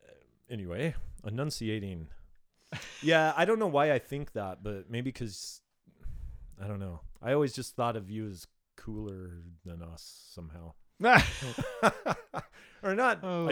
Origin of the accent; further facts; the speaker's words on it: Yelm, Washington, United States; because where we grew up in Yelm is pretty rural, very rural.